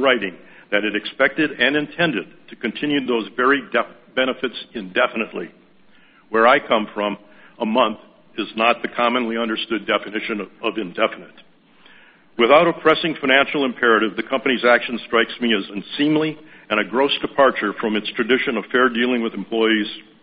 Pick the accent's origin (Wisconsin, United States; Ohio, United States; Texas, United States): Wisconsin, United States; Waupaca; from Waupaca, Wisconsin.